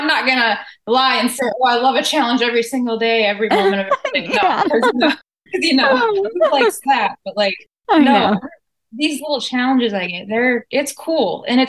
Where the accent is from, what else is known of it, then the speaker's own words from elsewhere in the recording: Michigan, United States; because I grew up in Michigan, my roots are in Michigan, but I outgrew Michigan and this is my new home here.